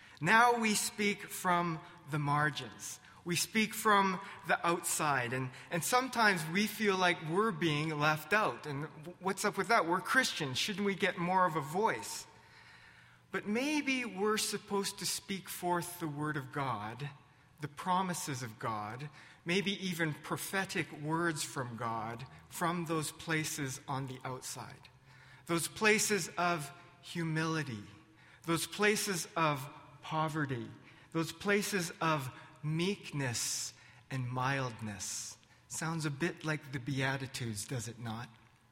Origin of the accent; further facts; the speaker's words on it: Canada; the exciting part of being a Canadian